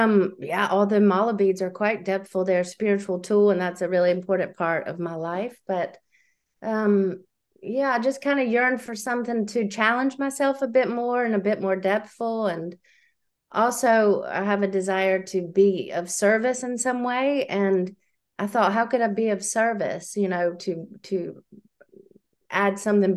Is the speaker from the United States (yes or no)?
yes; United States; now in Netherlands; Well, I'm American, but I have a Dutch husband, and we've lived in the Netherlands for almost 14 years. So, I do speak Dutch, but it's not such a comfortable language, honestly, for me.